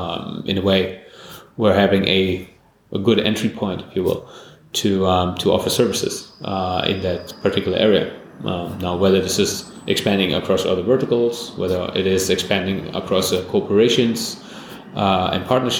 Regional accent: Berlin, Germany; So I'm actually a Berliner.

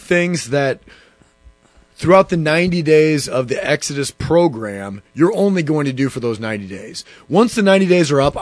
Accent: Fort Dodge, Iowa, United States; My hometown is Fort Dodge, where I'm originally from.

